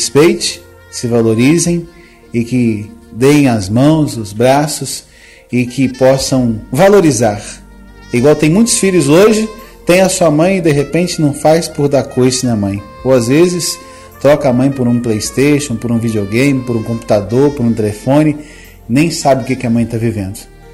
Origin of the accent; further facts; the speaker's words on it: Muriaé, Minas Gerais, Brazil; now in Miradouro, Brazil; Eu também não sou daqui, eu sou de Muriaé, tem 5 anos que eu estou aqui na cidade